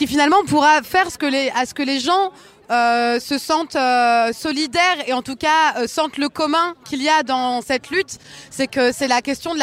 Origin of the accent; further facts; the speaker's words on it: Rennes, Brittany, France; parce que moi aussi je suis rennaise